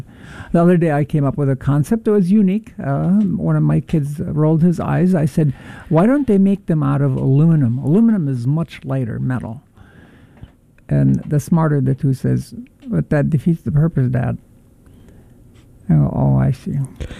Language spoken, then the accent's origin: English; Haifa, Haifa District, Israel; This one is shot in Israel, Haifa, my hometown.